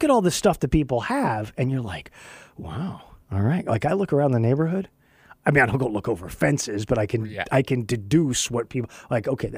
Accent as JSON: {"language": "English", "region": "Texas", "country": "United States", "tie": "born or raised there", "also_born_or_lived": "Northeast, United States / San Diego, United States", "said": "I grew up in West Texas where the weather was hot. It was hot and then it was cold. I've lived in the Northeast."}